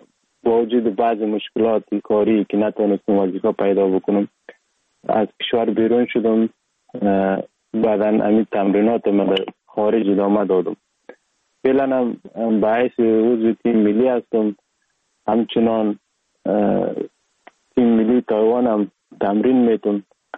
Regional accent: Sheberghan, Jowzjan, Afghanistan; also born or lived in Sar-e Pol; اصلا زاده ولایت سرپل هستم، در ولایت جوزجان کلان شدیم. تحصیلات ما، مکتب ما، همه چیز ما در ولایت جوزجان خوندیم. اصلا کورش هم در دوران طفولیت از اون ولایت جوزجان شروع کردم. ولایت جوزجان شهر شبرغان،

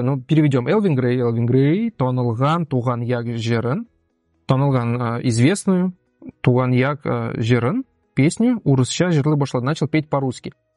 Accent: Russia; Вот, например, мы, татары, перейдем на этот уртак турки алифбасына.

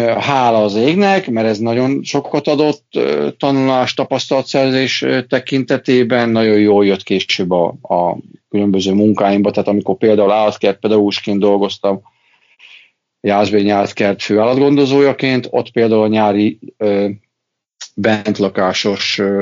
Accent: Tolna, Hungary; hogy a Tolna megyében a távcsöves madár megfigyelés tekintetében az egyik legkevésbé izgalmas helyen nőttem fel

